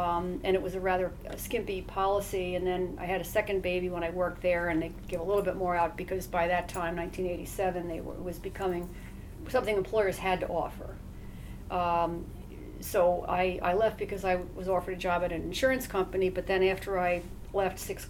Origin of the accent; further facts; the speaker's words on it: Valhalla, New York, United States; now in Albany, United States; Well, actually, I'm from Westchester County, a small town called Valhalla